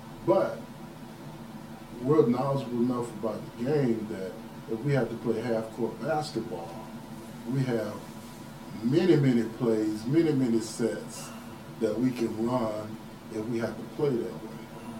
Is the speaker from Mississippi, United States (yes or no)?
yes; Mississippi, United States; like I said, I'm from Mississippi.